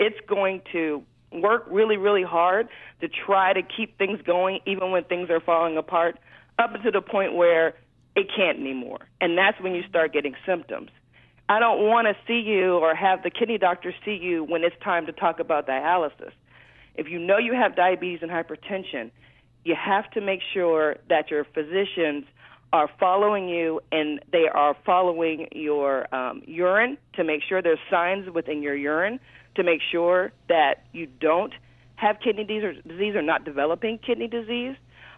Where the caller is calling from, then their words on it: Kansas City, United States; Kansas City.